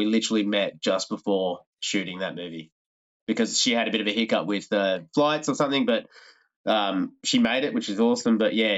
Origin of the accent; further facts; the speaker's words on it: Melbourne, Victoria, Australia; up in Queensland because I'm from Melbourne